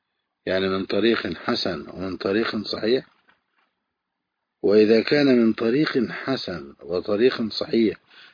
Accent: Egypt; بلدنا مصر.

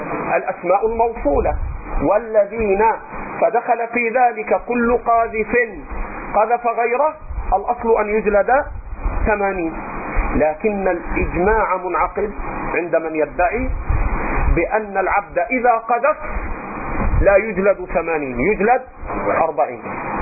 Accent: Egypt; أترخم عليك على لهجتنا في مصر

